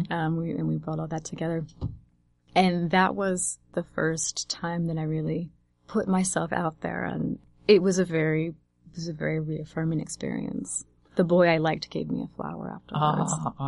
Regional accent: Los Angeles, California, United States; now in Ames, United States; In Southern California.

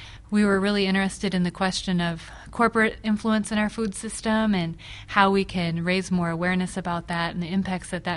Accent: Iowa, United States; seventh generation Iowan, so I've been in Iowa for a long time, but it's really exciting to be back in my home state and to be back in Ames

